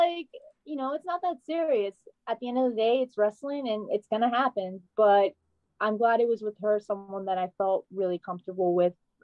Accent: Rhode Island, United States; I'm from Rhode Island, and I know it's in Maine

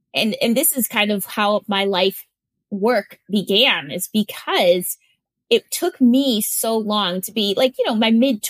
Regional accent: Wisconsin, United States; And you have to understand, again, growing up in Wisconsin, I never, ever, ever had a Black teacher.

